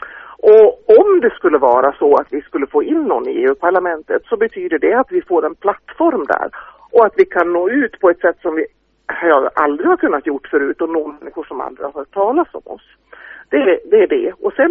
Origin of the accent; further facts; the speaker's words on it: Uppsala, Uppsala County, Sweden; Jag kommer från Uppsala. Där jobbar jag som översättare. Har gjort det i 10-tal år kanske.